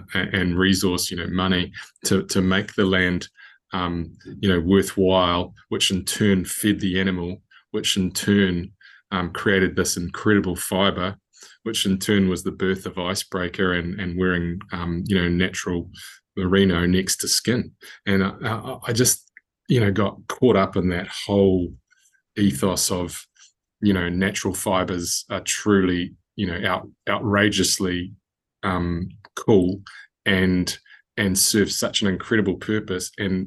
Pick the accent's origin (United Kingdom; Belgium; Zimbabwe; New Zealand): New Zealand; Rotorua, Bay of Plenty; I didn't grow up on a farm. I grew up in the Bay of Plenty town of Rotorua.